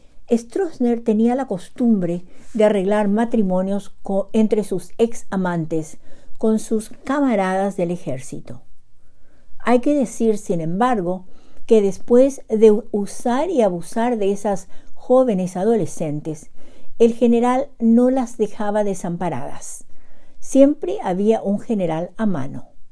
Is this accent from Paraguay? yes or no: yes; Paraguay; now in Bedford, United States; ustedes desde Bedford, Massachusetts, con otro relato de la producción narrativa de Xeretamí Paraguay, mi país natal y corazón de América del Sur.